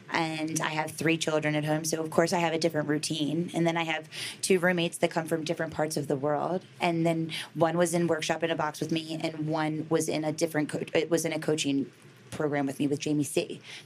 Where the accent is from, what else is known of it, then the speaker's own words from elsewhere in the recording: Baltimore, Maryland, United States; I grew up in Baltimore City.